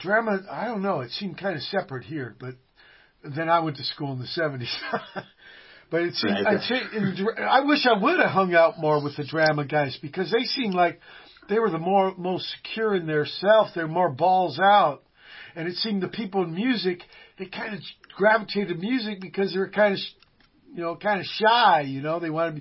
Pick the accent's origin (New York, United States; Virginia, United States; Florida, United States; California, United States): Virginia, United States; also born or lived in San Pedro; I came from Virginia, you know, and I was in Pedro for many years before I went to Hollywood.